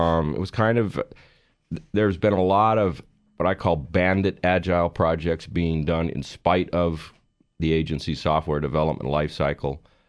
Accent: Montana, United States; Well, it wasn't the plan I planned on following when I was growing up in Northwest Montana.

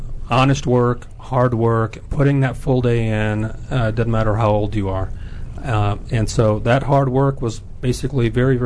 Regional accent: Wheaton, Maryland, United States; Yeah, we grew up in Wheaton, Maryland.

